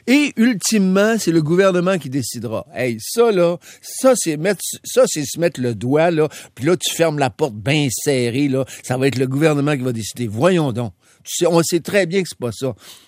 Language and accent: French; Quebec, Canada; Moi, quand je suis chez nous, en Montérégie, j'ai pas de problème de bouchon de circulation généralement.